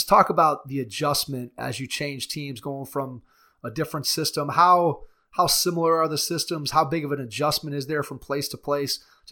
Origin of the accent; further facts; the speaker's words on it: Cleveland, Ohio, United States; When he was here, we're from Cleveland